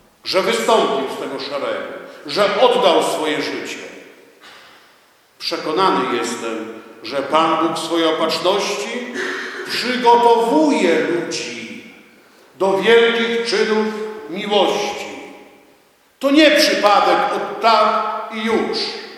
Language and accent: Polish; Owiesno, Lower Silesian Voivodeship, Poland; I wtedy właśnie moja wioska Owiesno została odłączona od parafii Ostroszowice